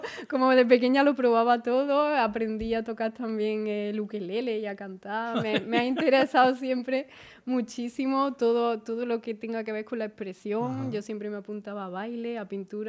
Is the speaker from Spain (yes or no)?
yes; Casariche, Andalusia, Spain; Somos cuatro de Casariche y una chica de Puente Genil.